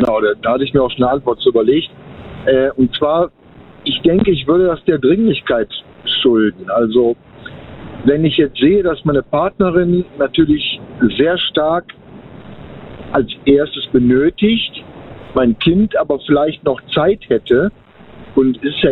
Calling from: Mönchengladbach, North Rhine-Westphalia, Germany; so Richtung Mönchengladbach.

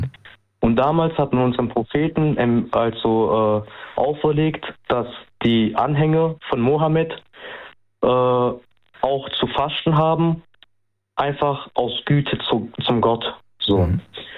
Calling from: Baden-Württemberg, Germany; Kreis Göppingen.

